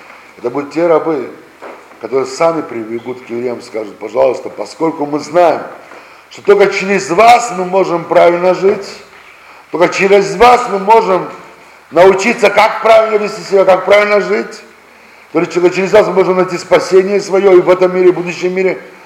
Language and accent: Russian; Russia; born there; И то, что мы сами родились здесь, в России